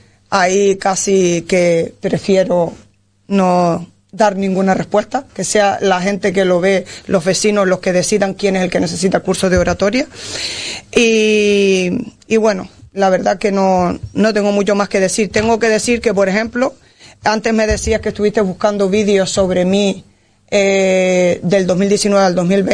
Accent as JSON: {"language": "Spanish", "town": "Morro Jable", "region": "Canary Islands", "country": "Spain", "tie": "born or raised there", "said": "estoy súper orgullosa de ser de este pueblo, de que la gente me conozca en este pueblo, porque realmente me conocen, porque nací aquí, mis padres, mis abuelos, mi familia, somos todos de Morrojable."}